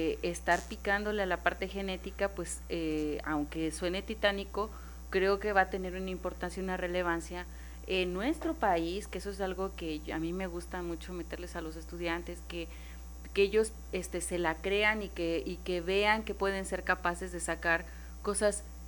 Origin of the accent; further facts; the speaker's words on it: Mexico; yo digo que hasta como mexicanos debemos de trabajar todos los días